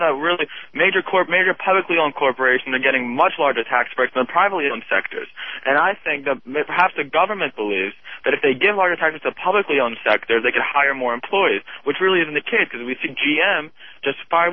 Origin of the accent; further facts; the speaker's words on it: Israel; moved away; I came from Israel.